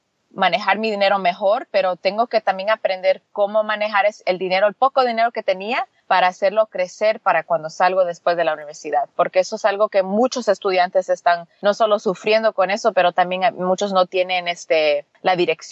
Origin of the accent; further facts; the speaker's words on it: Los Angeles, California, United States; Yo soy de Los Ángeles. Los que viven aquí ya saben que es una de las áreas más, ¿cómo se dice? Expensive.